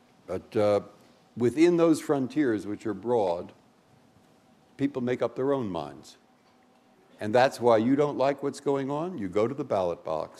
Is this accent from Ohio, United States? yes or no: no; San Francisco, California, United States; also born or lived in Massachusetts; I grew up in San Francisco. I lived most of my life in Massachusetts.